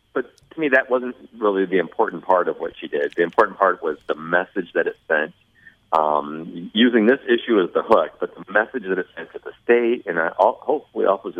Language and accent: English; Gary, Indiana, United States; also born or lived in Portage; And I'm from Gary, Indiana. I lived in Gary until I was 10 years old. Went to high school in Portage.